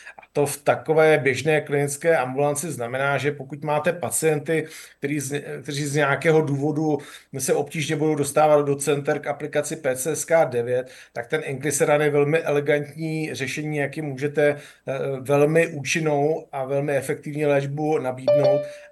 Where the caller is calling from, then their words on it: Chomutov, Ústí nad Labem Region, Czechia; Já vás zdravím z kardiologické ambulance u nás v Chomutově.